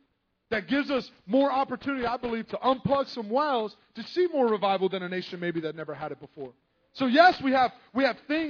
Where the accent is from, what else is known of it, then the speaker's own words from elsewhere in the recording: United States; I'm an American, so I can say this.